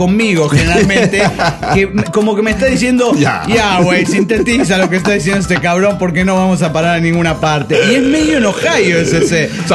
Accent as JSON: {"language": "Spanish", "town": "Los Cabos", "region": "Baja California Sur", "country": "Mexico", "said": "de los Cabos Baja California, Sur de México."}